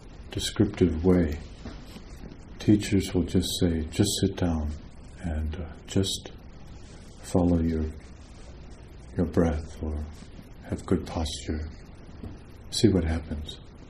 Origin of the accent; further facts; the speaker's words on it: Wisconsin, United States; I'm originally from Wisconsin